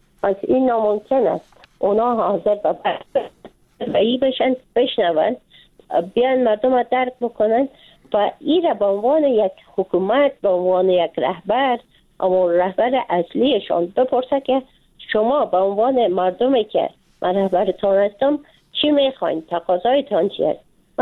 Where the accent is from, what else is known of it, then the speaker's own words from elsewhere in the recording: Afghanistan; به عنوان یک افغان